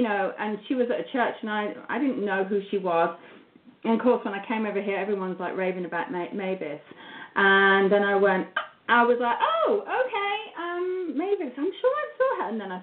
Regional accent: England, United Kingdom; I am English.

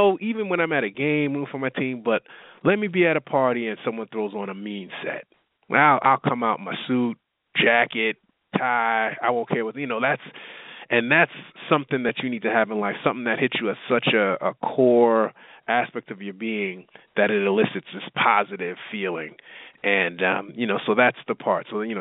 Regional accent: New York, United States; now in Texas, United States; I grew up in New York, right?

